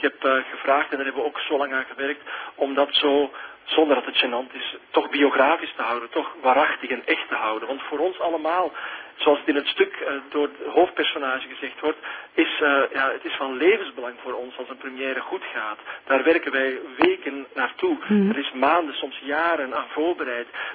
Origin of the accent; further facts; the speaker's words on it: Flanders, Belgium; now in Netherlands; Ik ben wel Vlaming in Nederland.